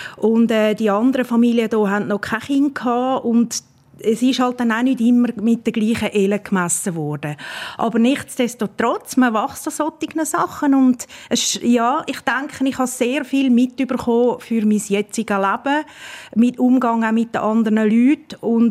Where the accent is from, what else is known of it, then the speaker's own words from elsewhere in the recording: Bern, Switzerland; born there; accent: Bernese German; wir könnten zusammen hier auch Berndeutsch reden. wie ihr gehört, bin ich auch geboren in Bern.